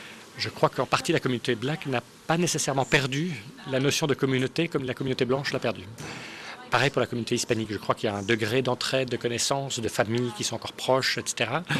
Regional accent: Brussels, Brussels-Capital Region, Belgium; On vient de Bruxelles.

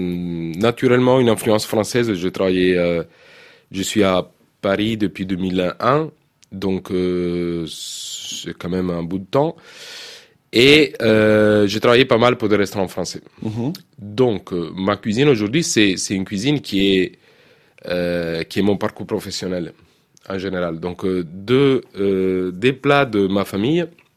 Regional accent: Sicily, Italy; born there; je suis né en Sicile, de père et mère sicilien, mes tantes, etc. Donc on a des traditions siciliennes.

